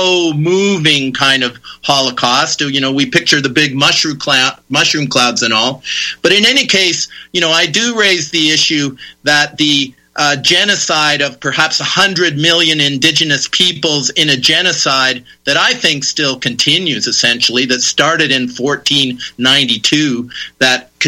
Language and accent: English; Toronto, Ontario, Canada; And I grew up in Toronto